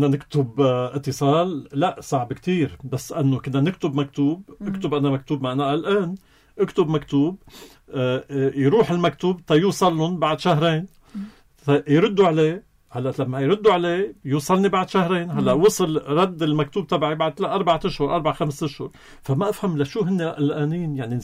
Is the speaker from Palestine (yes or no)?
no; Lebanon; عنا بلبنان